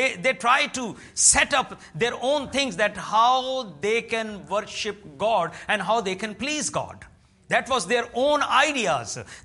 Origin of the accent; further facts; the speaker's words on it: Pakistan; and even in my home country, Pakistan, where they have sent all their books and all their denominational system and things.